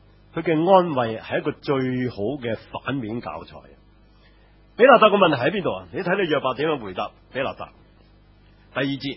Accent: Hong Kong; 如果我哋觉得嗰啲大陆人抢走我哋香港人嗰啲床位啊

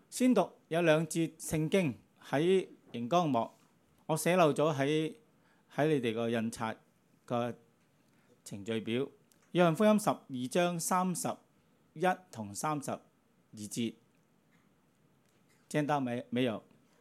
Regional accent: Guangdong, China; 我们广东人都有句说话，过得自己过得人

